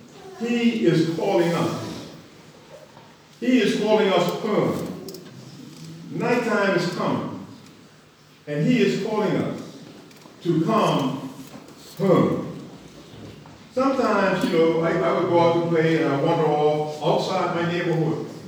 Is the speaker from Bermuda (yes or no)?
yes; Bermuda; I grew up in Bermuda, Islands, about 60,000 people population, 21 square miles, so very small.